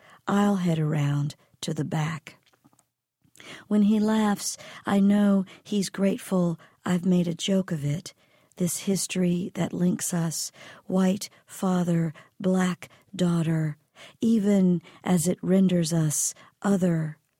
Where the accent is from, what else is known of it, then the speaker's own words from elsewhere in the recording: Mississippi, United States; particularly my home state, Mississippi. You know, my relationship with the South is the I think the only kind one can really have if you're a thoughtful person, and that is a love-hate relationship. There's plenty to hate about my South, but it's also my native land